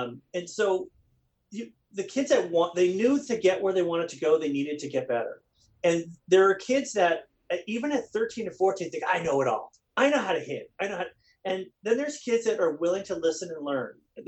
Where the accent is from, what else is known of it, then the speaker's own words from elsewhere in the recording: California, United States; I know it sounds, I'm from California, woo!